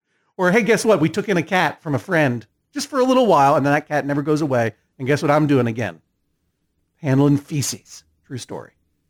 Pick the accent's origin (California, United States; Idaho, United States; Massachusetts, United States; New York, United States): Massachusetts, United States